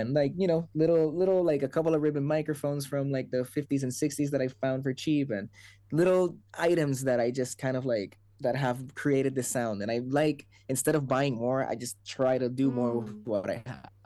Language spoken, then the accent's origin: English; Puerto Rico; now in Los Angeles, United States; I just grew up playing in bands, and eventually I moved to Los Angeles from Puerto Rico